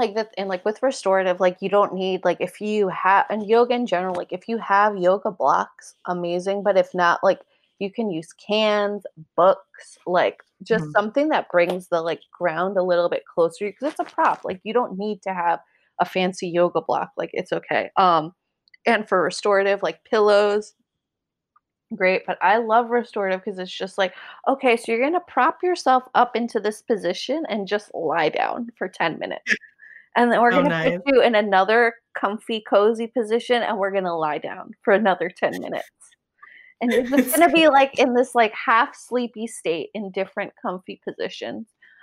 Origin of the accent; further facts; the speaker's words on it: United States; while I am an American, my family's Puerto Rican